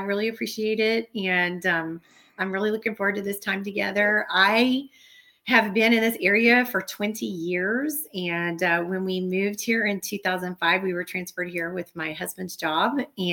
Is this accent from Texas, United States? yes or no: yes; Abilene, Texas, United States; now in Houston, United States; We moved here directly from East Texas, but we were only there about a year. I grew up in West Texas in the Abilene area.